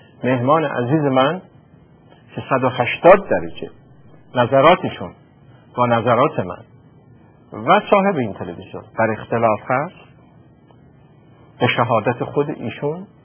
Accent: Iran; بدون ترجیح آبروی معمول خودم به عنوان یک ایرانی معمولی بر سر این قمار نخواهم گذاشت

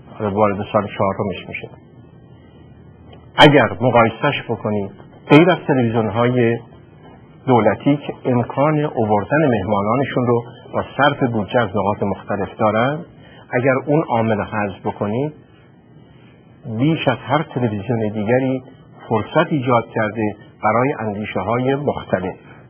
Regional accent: Iran; بدون ترجیح آبروی معمول خودم به عنوان یک ایرانی معمولی بر سر این قمار نخواهم گذاشت

